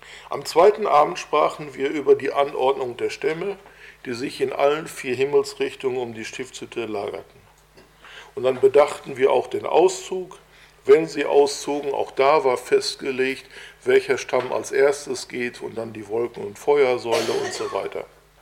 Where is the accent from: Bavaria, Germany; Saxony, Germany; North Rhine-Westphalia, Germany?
North Rhine-Westphalia, Germany; Bochum; ich komme ja aus Nordrhein-Westfalen, da gehörte sich das, da war man, ich komme aus Bochum